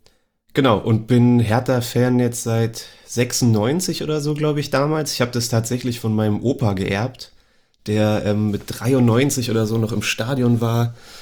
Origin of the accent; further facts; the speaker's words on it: Berlin, Germany; Ich bin auch gebürtiger Berliner natürlich, aus Zehlendorf ursprünglich, hab in Berlin irgendwie auch gefühlt überall schon gelebt, in Friedrichshain, Charlottenburg, mittlerweile wohne ich in Neukölln.